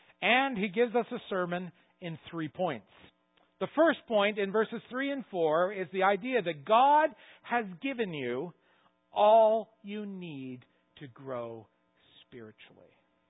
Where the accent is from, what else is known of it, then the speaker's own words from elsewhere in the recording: Nova Scotia, Canada; I grew up in Nova Scotia for many years, and we would often go swimming in the ocean